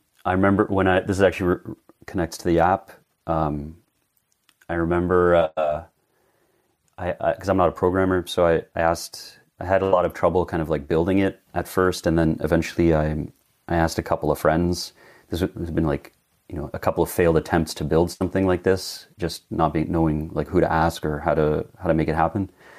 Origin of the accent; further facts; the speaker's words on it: Canada; born there; English is a second language; So yeah, I'm actually English as a second language, funny enough. I was born in Canada though.